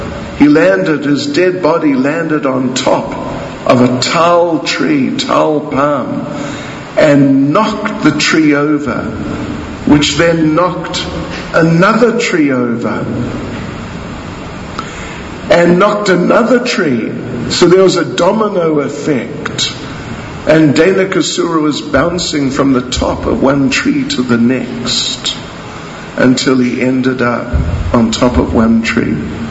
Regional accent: Chatsworth, KwaZulu-Natal, South Africa; In Chatsworth, we call this giving a person a what happened. See, I'm from Chatsworth.

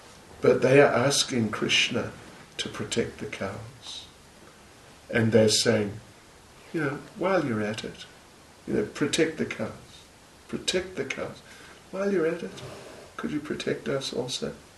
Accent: South Africa; first language Zulu; English is a second language; Zulu is my mother tongue. I know it, sure. And I'm fluent in English, no problem.

